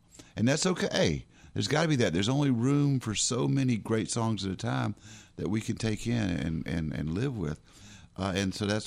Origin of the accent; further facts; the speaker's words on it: Durham, North Carolina, United States; then growing up in North Carolina, in Durham, we had an awful lot